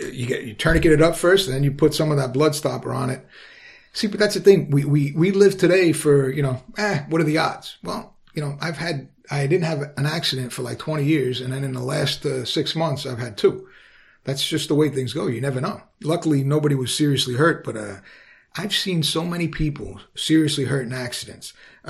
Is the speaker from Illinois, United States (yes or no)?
no; Queens, New York, United States; I grew up in Queens and the culture there is very much nobody had a gun.